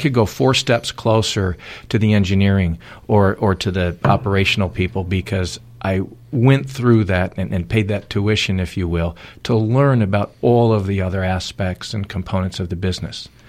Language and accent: English; Chicago, Illinois, United States; Yeah, growing up in Chicago was great. I wouldn't change it if I had 100 opportunities to change it.